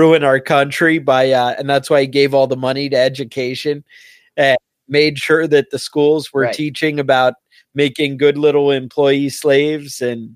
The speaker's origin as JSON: {"language": "English", "region": "New York", "country": "United States", "tie": "born or raised there", "said": "growing up near Woodstock and everybody was like"}